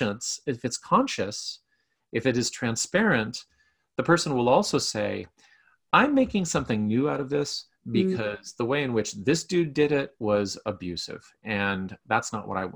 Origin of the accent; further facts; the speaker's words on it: Canada; I mean, I'm Canadian, and we have an intellectual here who influenced everybody really, really hardcore